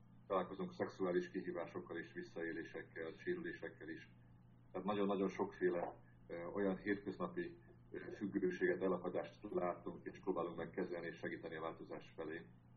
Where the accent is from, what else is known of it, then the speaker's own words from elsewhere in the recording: Pécs, Baranya, Hungary; now in Nágocs, Hungary; Nem innen származunk, hanem pécsiek vagyunk mind a ketten, Boglárka is és én is. Azért költöztünk ide 12 évvel ezelőtt